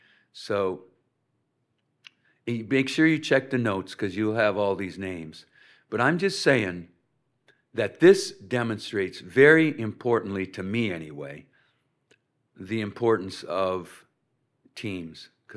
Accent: Winona, Minnesota, United States; I grew up in Winona, Minnesota, and we lived on Gilmore Avenue

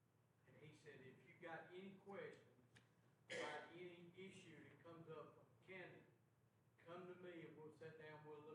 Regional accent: North Carolina, United States; North Carolina.

